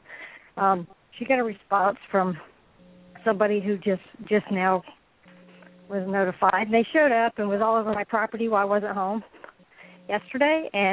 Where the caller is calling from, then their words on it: Florida, United States; Calling from Florida.